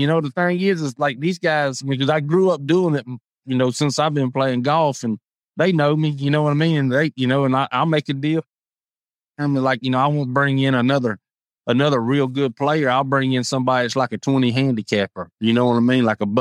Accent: East Milton, Florida, United States; now in Jay, United States; No, I grew up in East Milton.

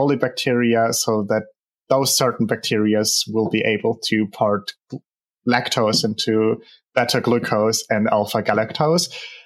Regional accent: Germany; I'm 21 years old. I'm from Germany.

